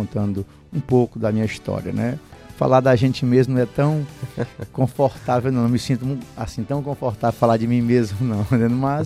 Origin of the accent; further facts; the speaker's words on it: Graça, Ceará, Brazil; now in Nova Russas, Brazil; Eu venho aqui do pé de serra da Ibiapaba, sou natural da cidadezinha do Graça, onde eu estava agora pastoreando antes de vir para Nova Russas. Estou aqui em Nova Russas desde o dia 24 de dezembro, portanto, muito recém-chegado.